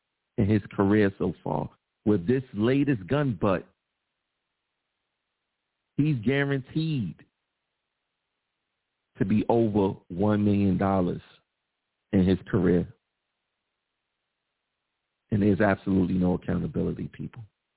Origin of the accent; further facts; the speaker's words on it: Brooklyn, New York, United States; I grew up in Bed-Stuy, so I'm familiar with that community a lot